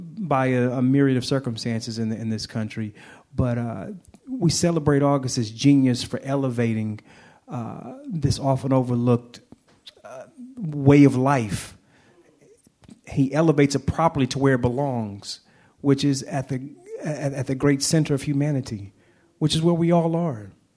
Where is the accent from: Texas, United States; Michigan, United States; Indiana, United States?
Texas, United States; Houston; he resides in Houston, Texas, my hometown. And, growing up, he's one of the statesmen of Houston, Texas.